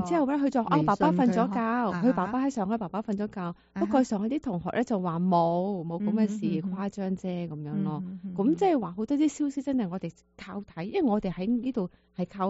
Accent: China; now in United States; 他们真的完全没有好像我们中国人那么恐慌

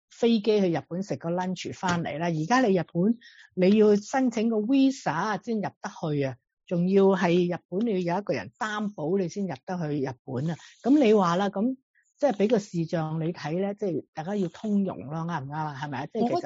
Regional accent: Guangdong, China; 包括我哋广东人 讲国语

